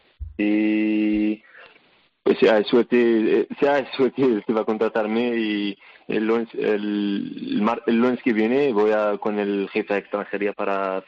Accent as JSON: {"language": "Spanish", "town": "Al Hoceima", "region": "Tanger-Tetouan-Al Hoceima", "country": "Morocco", "second_language": "Spanish", "moved": "yes", "lives_now": "Spain", "said": "De Marruecos, venimos del norte de Marruecos. Llegamos aquí a la costa, salimos de costa de mi ciudad, se llama Aljosima, llegamos a costa de Motril."}